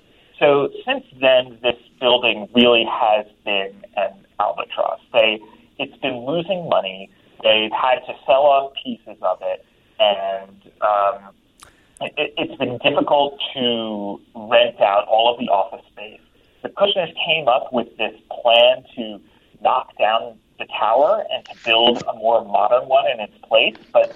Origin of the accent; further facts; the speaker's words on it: New Jersey, United States; I grew up in New Jersey, and I remember when all this was happening at the time, and it was an enormous scandal.